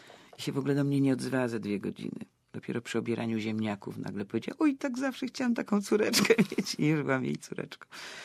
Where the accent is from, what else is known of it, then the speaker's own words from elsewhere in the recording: Legnica, Lower Silesian Voivodeship, Poland; born there; jak się urodziłam w Legnicy przez przypadek, bo ja miałam się w Krakowie urodzić, ale tam rodzina była.